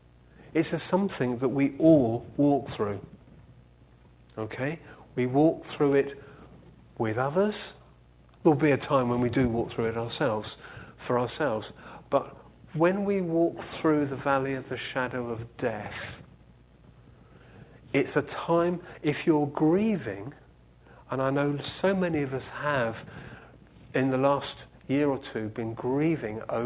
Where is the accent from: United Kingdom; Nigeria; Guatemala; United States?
United Kingdom; England; as an English person, I like certain sorts of music that help me worship.